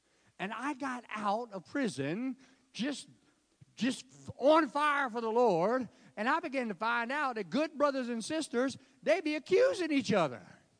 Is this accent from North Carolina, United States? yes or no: yes; North Carolina, United States; Y'all got to remember, I come over from Gates County. We ain't very smooth.